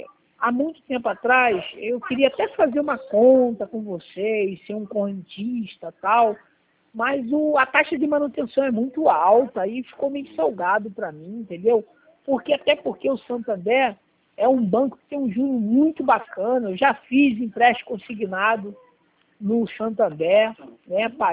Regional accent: Miguel Couto, Rio de Janeiro, Brazil; eu sou daqui de Miguel Couto

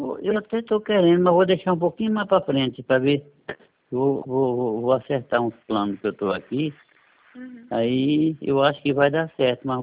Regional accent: Junqueirópolis, São Paulo, Brazil; Eu sou de Junqueirópolis.

